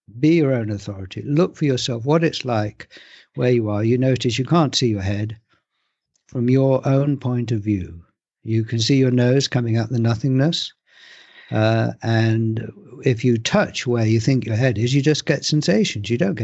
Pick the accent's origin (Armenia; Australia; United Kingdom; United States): United Kingdom; England; born there; Well, I was born in England. I live in England. And I was brought up a Christian.